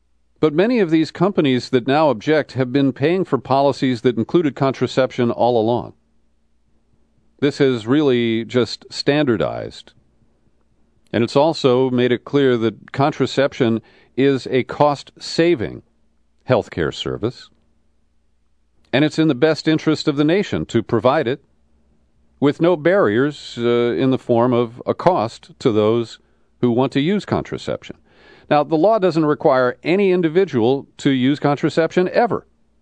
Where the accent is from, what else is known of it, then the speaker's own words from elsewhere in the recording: Cincinnati, Ohio, United States; approved by the IRS office in my hometown of Cincinnati.